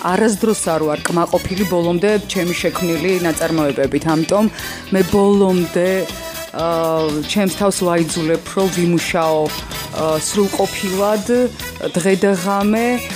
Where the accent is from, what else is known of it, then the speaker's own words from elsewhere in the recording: Gudamakari, Mtskheta-Mtianeti, Georgia; კი, ჩვენ გუდამაყრიდან ვართ და